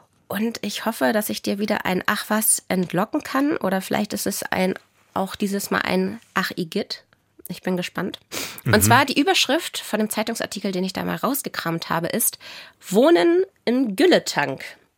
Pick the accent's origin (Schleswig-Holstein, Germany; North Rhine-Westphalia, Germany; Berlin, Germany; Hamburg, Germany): Schleswig-Holstein, Germany; Ich komme aus Schleswig-Holstein, das war gefühlt wie eine andere Welt.